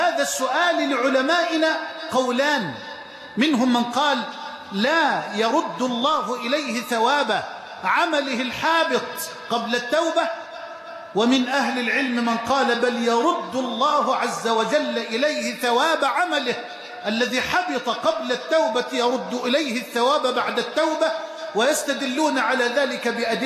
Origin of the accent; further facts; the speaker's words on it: Egypt; اللهم اجعل بلدنا مصر أمنا أمانا سخاء رخاء